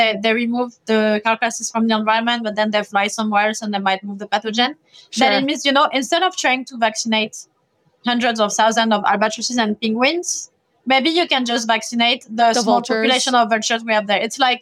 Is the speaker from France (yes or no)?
yes; France; English is a second language; So I'm French, as you got from the introduction and from my accent, maybe.